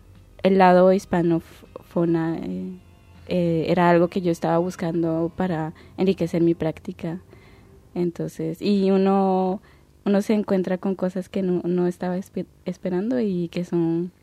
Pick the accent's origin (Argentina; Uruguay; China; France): France; Spanish is a second language; Era un país de todo lejano siendo francesa, porque los franceses, no sé, bueno, no quiero hacer generalidad, pero para mí Quebec era algo que no conocía muy bien